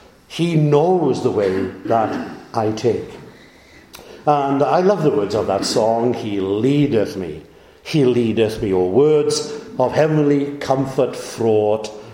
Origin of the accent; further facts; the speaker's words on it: Clydach, Wales, United Kingdom; I was speaking in Llantrisant last night and mentioned I was from Clydach